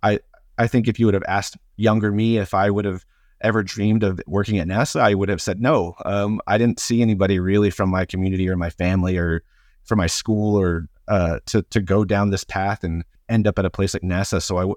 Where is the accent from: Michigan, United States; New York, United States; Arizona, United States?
Arizona, United States; I'm Navajo, actually. I'm from the Southwest. I grew up in Northern Arizona.